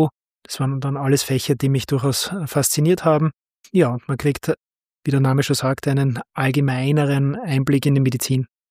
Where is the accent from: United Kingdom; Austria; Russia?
Austria; Graz, Styria; Ja, ich bin gebürtiger Grazer, waschechter Steirer sozusagen. Und dann hat mich meine Ausbildung nach Linz gebracht. Hier habe ich mit meiner Frau gut 7 Jahre verbracht.